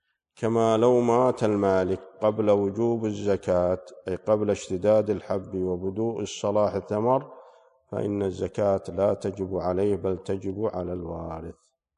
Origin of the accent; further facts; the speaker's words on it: Al-Qassim, Saudi Arabia; حنا عندنا في القصيم نسميه الجيرين